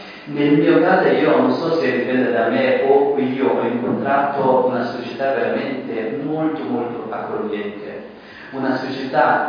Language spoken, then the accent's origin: Italian; Afghanistan; now in Italy; Io non volevo diventare un rifugiato, io vengo dall'Afghanistan.